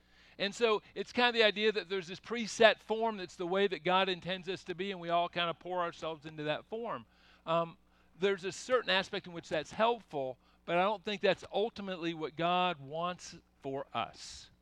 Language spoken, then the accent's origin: English; Seattle, Washington, United States; he was from Texas and I was from Washington.